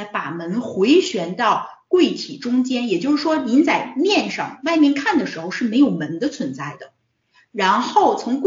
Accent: China; 因为我们是中国人嘛，我们是很爱热爱厨房，我们是很热爱烹饪的

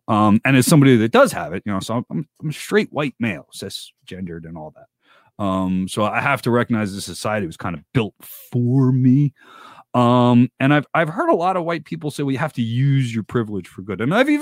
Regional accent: New Jersey, United States; and all-around genius out of my home state of New Jersey.

